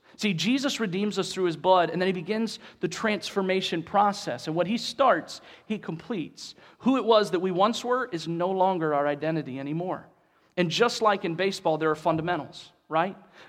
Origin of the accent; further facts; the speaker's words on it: Ohio, United States; It was about a 16 or 18-hour drive from where I grew up in Ohio.